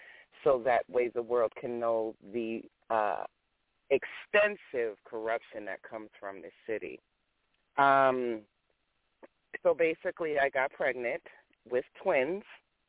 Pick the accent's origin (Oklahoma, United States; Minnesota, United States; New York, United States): New York, United States; moved away as an adult; now in Roanoke, United States; I'm originally from New York. I moved to Virginia probably between 2003-2005